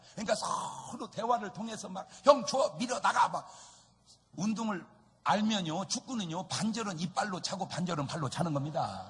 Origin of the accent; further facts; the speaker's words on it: South Korea; 내가 대한민국 사람으로 태어났다는 사실이